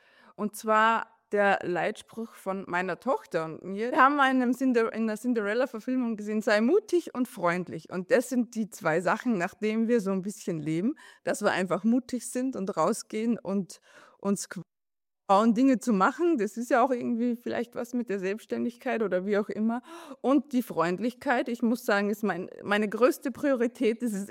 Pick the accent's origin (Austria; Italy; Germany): Austria; Bei uns in Österreich gilt ja schon immer G8.